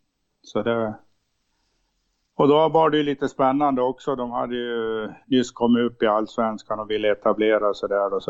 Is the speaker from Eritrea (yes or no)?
no; Surahammar, Västmanland County, Sweden; born there; Ja, jag är född i Surahammar. Vi har hatat Vik sedan man blev född.